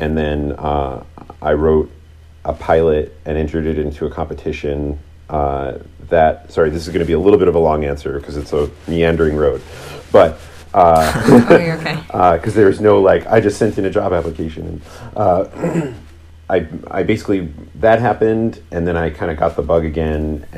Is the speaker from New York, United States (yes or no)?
yes; New York, United States; Like, I'm from New York originally, and so I would do stand-up and sketch comedy there